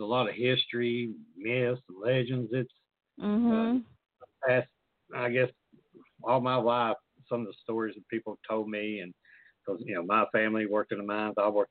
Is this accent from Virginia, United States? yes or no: yes; Virginia, United States; I'm from that part of Virginia where we got our ass kicked in the Civil War.